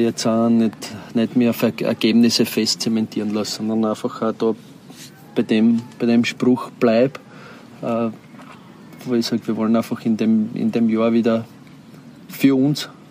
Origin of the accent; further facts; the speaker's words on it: Graz, Styria, Austria; beim Club, der einfach in meiner Heimat ist